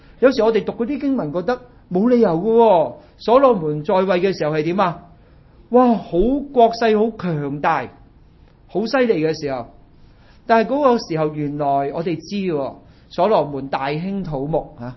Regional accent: China; 你中國人嘛，你同我中國人

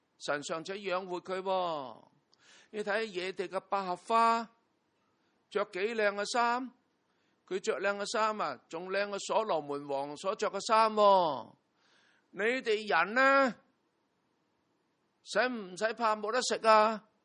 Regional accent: China; 我哋中国人啊，有好多个古字啊

